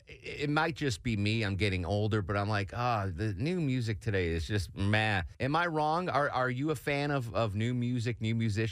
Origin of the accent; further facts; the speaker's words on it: Connecticut, United States; You know, I grew up in Connecticut, but I was an early adopter, an early fan of your music.